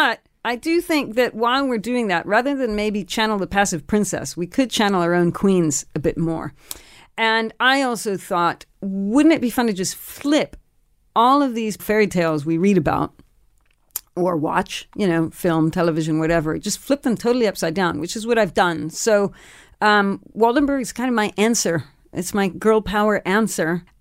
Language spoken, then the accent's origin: English; California, United States; I tell you, what's funny is that I grew up in California.